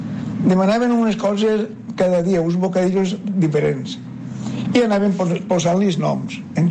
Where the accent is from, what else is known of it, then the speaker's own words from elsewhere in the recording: Almussafes, Valencian Community, Spain; born there; al ser d'Almussafes, la meva ciutat natal